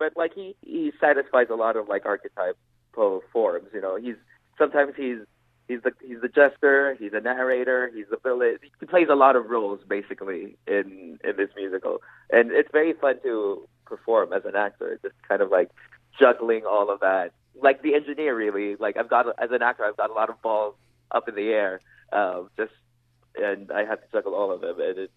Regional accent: Philippines; This is my first time in America. I'm from the Philippines. And it's like, I'm getting, like, I'd like to say, like, a crash course of America.

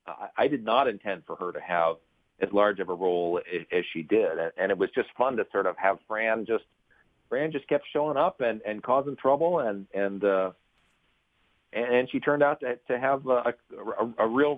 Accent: Milwaukee, Wisconsin, United States; of large for a part of Milwaukee. So, you know, it's also just sort of, you know, a shout out to my hometown

